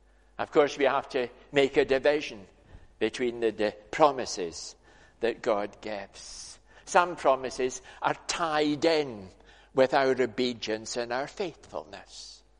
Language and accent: English; Scotland, United Kingdom; you can't, as a Scot, not mention that in the course of a sermon, because we like Eric Liddell, don't we?